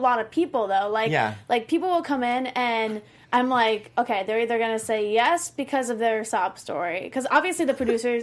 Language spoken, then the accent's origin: English; New Jersey, United States; Did you guys know I was from Jersey?